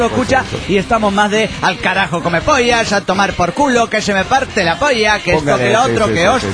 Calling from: Toluca, State of Mexico, Mexico; desde Toluca, México.

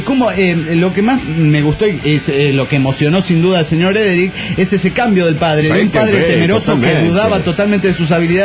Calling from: Cochabamba, Bolivia; Soy hoy juguetero de Cochabamba, Bolivia.

